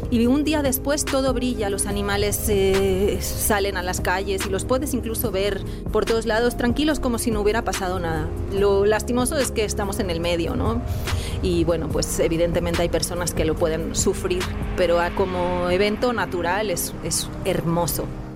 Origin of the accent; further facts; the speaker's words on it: Barcelona, Catalonia, Spain; now in Mexico; vengo de Barcelona, España, y llevo 15 años residiendo permanentemente aquí en México.